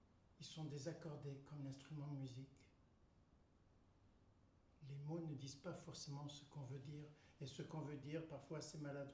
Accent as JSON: {"language": "French", "region": "Auvergne-Rhône-Alpes", "country": "France", "said": "je viens de la Drôme."}